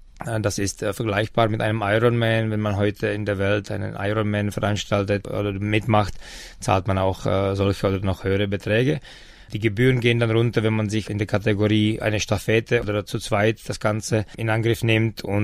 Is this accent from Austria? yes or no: no; Czechia; Ich bin Tscheche und bin sehr froh, dass wir im letzten Jahr die ersten tschechischen Sieger hatten.